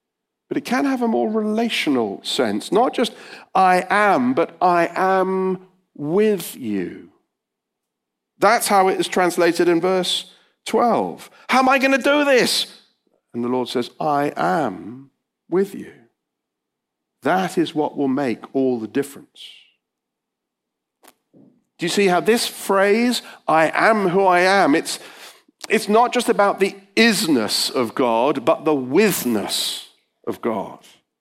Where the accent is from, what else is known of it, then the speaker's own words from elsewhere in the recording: Bristol, South West England, United Kingdom; well, I'm from Bristol, I'm married to Claire, I'm the pastor of a church, I like fishing.